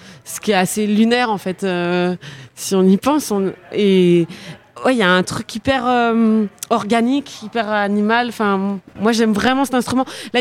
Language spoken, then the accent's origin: French; Geneva, Switzerland; j'ai grandi à Genève.